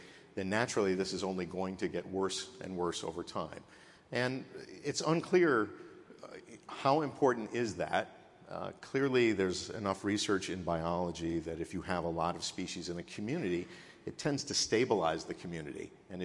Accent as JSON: {"language": "English", "town": "Philadelphia", "region": "Pennsylvania", "country": "United States", "tie": "born or raised there", "said": "I was born in Philadelphia. My early years were spent here"}